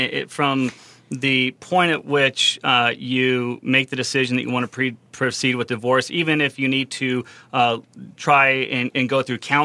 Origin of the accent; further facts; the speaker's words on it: Arizona, United States; Yeah, I'm an Arizona native, born and raised in Arizona, which, is not all that unique today, but used to be when I was growing up.